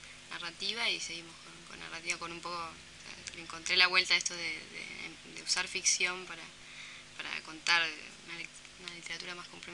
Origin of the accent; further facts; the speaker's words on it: Argentina; como todo argentino, inmigrante.